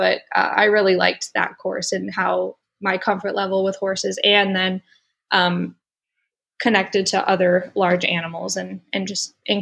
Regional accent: Chicago, Illinois, United States; Yeah, like you said, I grew up in the Chicago area, and going to Ohio State for undergrad was really cool because I got to get away from home somewhat.

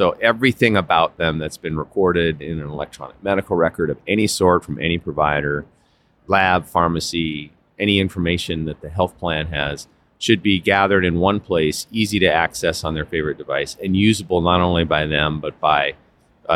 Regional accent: North Dakota, United States; accent: North Dakota; I was born and raised in North Dakota. So at any point I can swing into my North Dakota accent.

